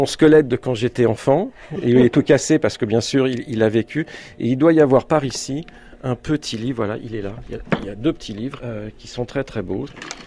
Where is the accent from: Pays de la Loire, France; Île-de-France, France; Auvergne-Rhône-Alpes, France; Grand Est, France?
Île-de-France, France; Choisy-le-Roi; also born or lived in Sucy-en-Brie; J'ai grandi à Choisy-le-Roi jusque vers 12-13 ans. Et ensuite, mes parents ont déménagé du côté de Sucy-en-Brie. Donc, c'est le bout du RER A.